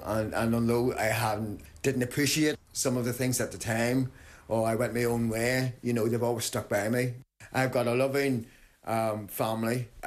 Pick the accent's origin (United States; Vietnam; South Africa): Vietnam; Ho Chi Minh City; now in Northern Ireland, United Kingdom; I'm from Saigon, and that's where I was born. I'm proud of it. No one can take that away from me, which is great. But I've got to live my life in Northern Ireland.